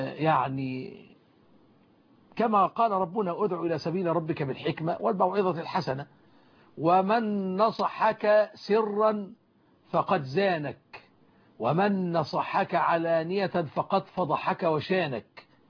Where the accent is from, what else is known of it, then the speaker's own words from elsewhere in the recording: Egypt; عندنا في مصر